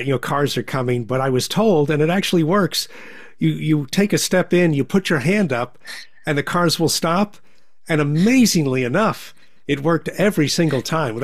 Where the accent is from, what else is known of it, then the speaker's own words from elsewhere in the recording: New York, United States; Yeah, I grew up in New York, so, there's a lot of Italians in Italian neighborhoods, and very outgoing, extroverted.